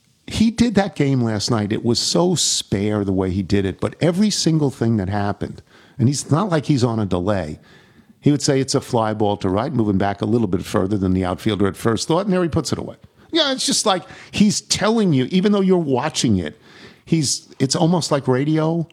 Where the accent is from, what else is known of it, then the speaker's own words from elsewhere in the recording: New York, United States; And so he's from Suffolk and I'm from Nassau.